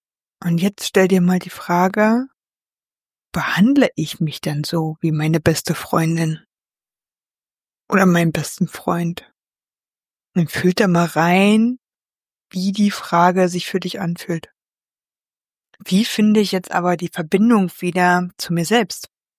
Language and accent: German; Saxony-Anhalt, Germany; in Sachsen-Anhalt, also in meiner alten Heimat.